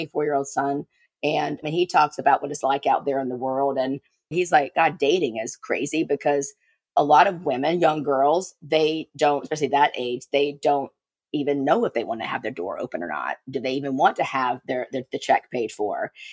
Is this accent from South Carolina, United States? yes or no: yes; South Carolina, United States; it changed my way of thinking growing up in South Carolina, the Bible Belt, all of that.